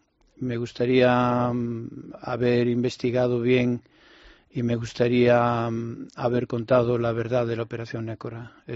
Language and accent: Spanish; Galicia, Spain; Lo que sucedió en mi pueblo pasó, si hablamos de Galicia, pasó en Ferrol